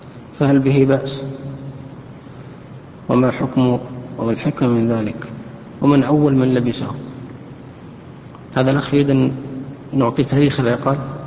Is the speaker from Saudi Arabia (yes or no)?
yes; Saudi Arabia; فالعادة جرت عندنا في السعودية هنا